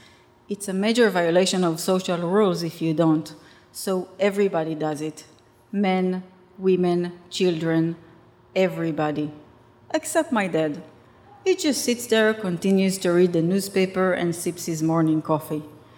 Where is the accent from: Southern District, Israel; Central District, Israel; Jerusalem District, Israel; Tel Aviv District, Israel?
Central District, Israel; Rishon LeZion; English is a second language; With 8th grade level English, I tell him about my hometown, Rishon LeZion, and he tells me about Berlin.